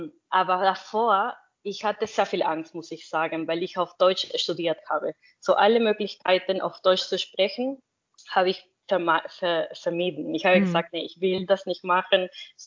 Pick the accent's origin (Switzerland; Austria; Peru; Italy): Peru; first language Spanish; German is a second language; Ich bin die dritte Co-Founder von Silbi und ich komme ursprünglich aus Peru. Also meine Muttersprache ist Spanisch